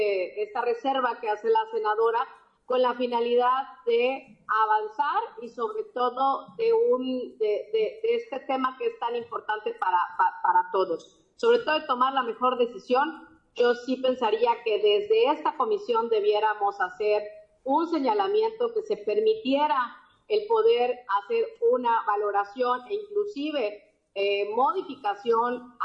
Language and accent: Spanish; Quintana Roo, Mexico; ambas somos del estado de Quintana Roo